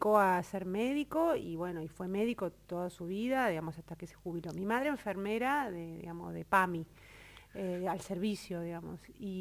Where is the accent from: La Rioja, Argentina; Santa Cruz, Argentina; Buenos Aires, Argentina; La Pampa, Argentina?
Buenos Aires, Argentina; yo soy porteña, digamos